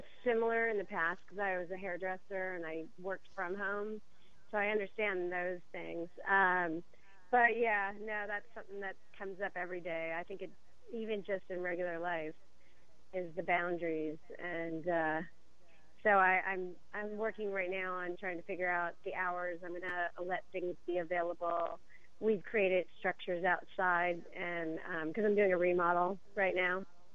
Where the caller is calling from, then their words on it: Nashville, Tennessee, United States; Nashville, Tennessee.